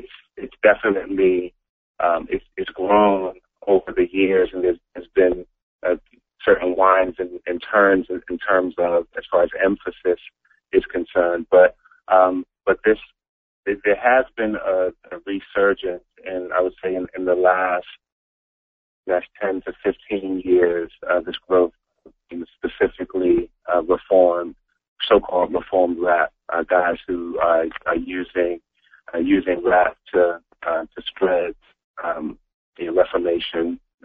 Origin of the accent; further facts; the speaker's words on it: Philadelphia, Pennsylvania, United States; I'm born and raised in Philadelphia, and in Philly, there was a community of Christ-centered, God-exalting hip-hop artists